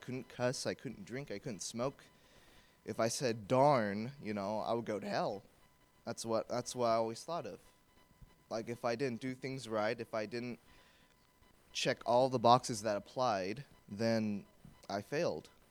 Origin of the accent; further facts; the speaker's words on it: Hanford, California, United States; Like you said … I come from Hanford, California, all the way in the West Coast. I'm 19 years old.